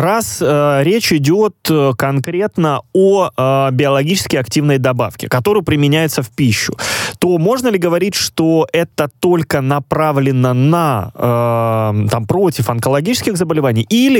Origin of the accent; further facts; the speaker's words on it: Crimea, Ukraine; я еще и как крымчанин вас поддержу